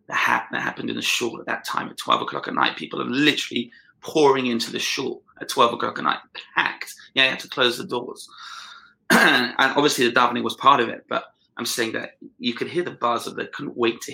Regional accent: London, United Kingdom; I grew up in Hendon in London. I used to go to a shul called Nei Yisrael.

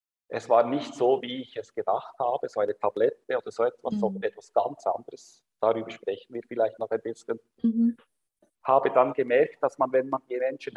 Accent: Switzerland; born there; ich bin in der Schweiz geboren.

